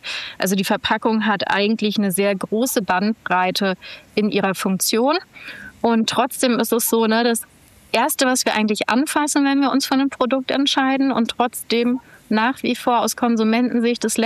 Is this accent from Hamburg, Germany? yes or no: no; Berlin, Germany; ich bin in Berlin aufgewachsen, bin eine echte Berliner Pflanze, wie man so schön sagt, dritte Generation und komme ursprünglich aus einer Juristenfamilie.